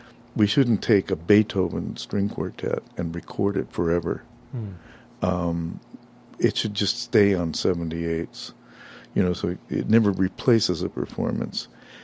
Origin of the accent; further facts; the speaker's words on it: Los Angeles, California, United States; Yeah, I was born in Boyle Heights.